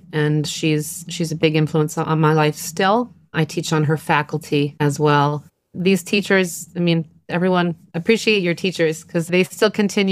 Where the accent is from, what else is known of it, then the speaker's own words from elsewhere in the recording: United States; I couldn't put this on record because I'm an American gringo.